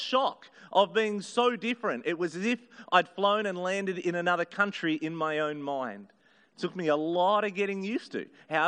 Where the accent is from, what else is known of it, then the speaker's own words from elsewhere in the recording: Wilberforce, New South Wales, Australia; I grew up in the Hawkesbury, out in a little town called Wilberforce, about 25 minutes from here, in a very, very white Anglo part of Sydney.